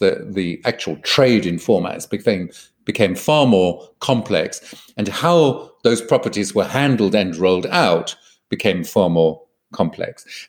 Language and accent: English; Netherlands; English is a second language; By the way, that show had probably been on air at least 3 years in my home country because it needed to have an established identity. So it's, my show's been on air for 3 years in Holland.